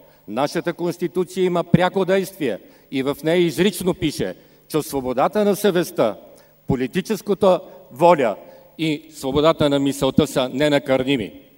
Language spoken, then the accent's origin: Bulgarian; Sofia, Sofia City, Bulgaria; Аз съм бил наред с това, че съм софиянец